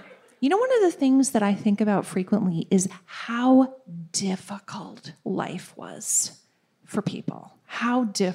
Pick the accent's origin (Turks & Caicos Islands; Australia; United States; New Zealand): United States; Minnesota; I mean, I am a Minnesotan.